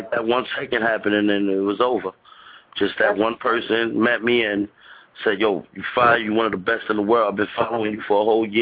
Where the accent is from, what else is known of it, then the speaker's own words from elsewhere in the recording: Bronx, New York, United States; I'm glad somebody from the Bronx is doing it, and it's me